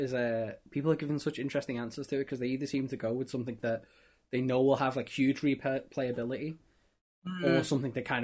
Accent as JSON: {"language": "English", "town": "Liverpool", "region": "North West England", "country": "United Kingdom", "said": "I'm from Liverpool, so big soccer football."}